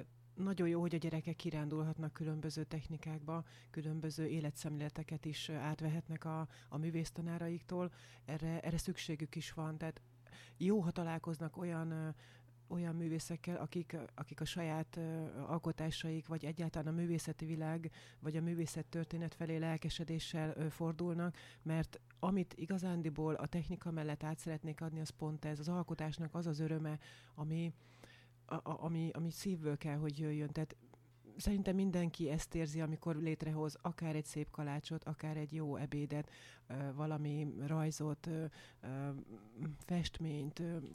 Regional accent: Zalaegerszeg, Zala, Hungary; Zalaegerszegről érkeztem, ott is születtem, de az ikonfestő, illetve a művészeti tanulmányaimat Franciaországban folytattam még a 20-as éveim elején.

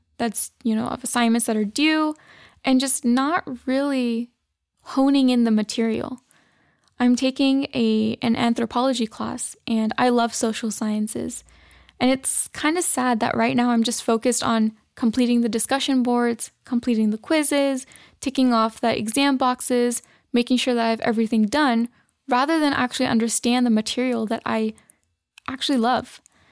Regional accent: United States; I'm your takeover host for today … I'm a 19-year-old female. I'm a Pakistani-American, and currently college is hard.

